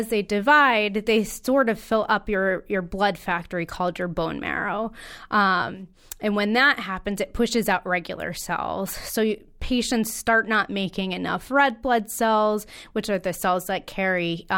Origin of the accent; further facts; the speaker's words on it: Connecticut, United States; So I am a local native born and raised in Connecticut.